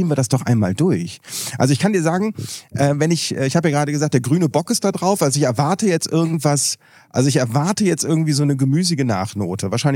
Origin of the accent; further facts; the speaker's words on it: North Rhine-Westphalia, Germany; ich komme ja selber gebürtig aus Nordrhein-Westfalen